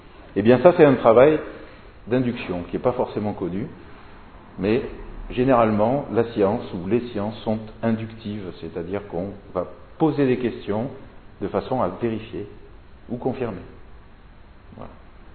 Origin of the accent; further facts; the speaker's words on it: Gascony, France; also born or lived in Lyon; puisque j'étais à Lyon et je venais de la Gascogne natale.